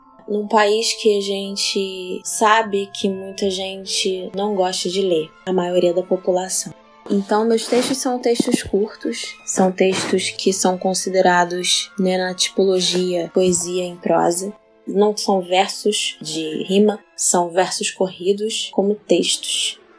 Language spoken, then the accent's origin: Portuguese; Niterói, Rio de Janeiro, Brazil; E eu sou de Niterói, Rio de Janeiro, tenho 32 anos